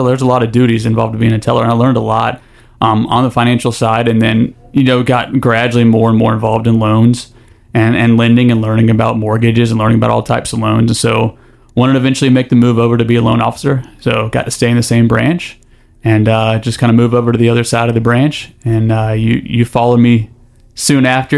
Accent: Raleigh, North Carolina, United States; Yeah, I'm born in Ralei

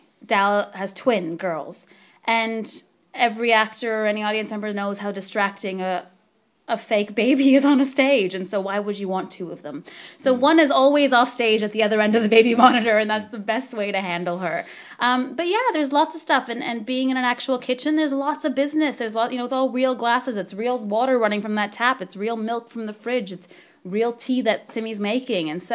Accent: Canada; moved away; I'm Canadian. My parents live in Canada.

